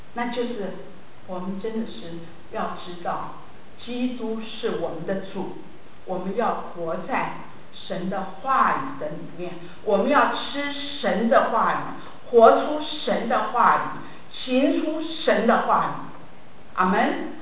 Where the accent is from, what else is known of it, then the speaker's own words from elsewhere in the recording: Taiwan; 我们从台湾来的嘛。